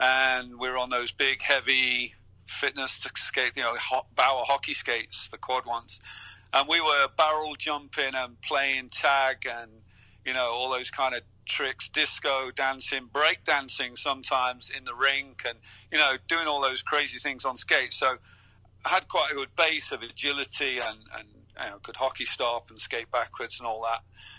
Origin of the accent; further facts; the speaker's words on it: England, United Kingdom; now in Denmark; Yeah, I live in Denmark, but I'm British. I'm from the UK, a couple of hours outside London. But I've been living in Denmark for quite a few years now.